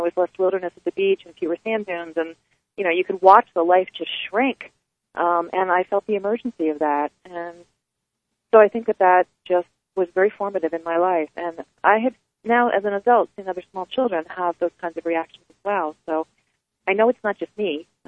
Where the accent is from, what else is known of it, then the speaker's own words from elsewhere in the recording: Pennsylvania, United States; I grew up outside of Philadelphia, and we would make journeys north to go see my grandmother in Connecticut.